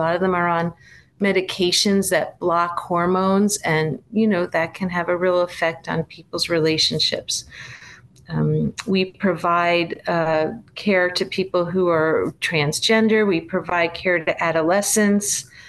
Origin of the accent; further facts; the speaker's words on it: New York, United States; So I grew up in New York, and my father was a general surgeon